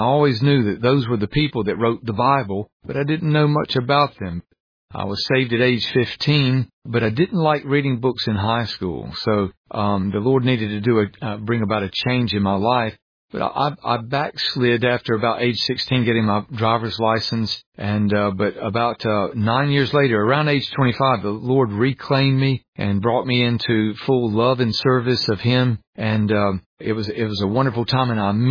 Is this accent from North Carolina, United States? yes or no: yes; Kinston, North Carolina, United States; I was born in Kinston, North Carolina in 1962. And raised in by a Christian family, a Baptist, raised in a Baptist home.